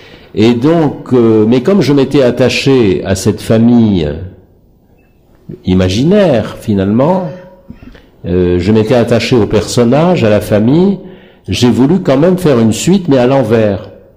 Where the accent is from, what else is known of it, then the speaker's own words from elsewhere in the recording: Egypt; C'est-à-dire que moi, j'ai été élevé en Égypte, dans un milieu qui était plutôt francophone.